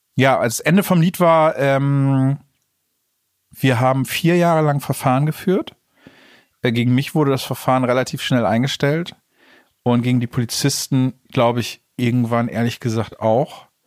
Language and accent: German; Bad Zwischenahn, Lower Saxony, Germany; Und ich komme auch aus Bad Zwischenahn, nämlich aus Elmendorf.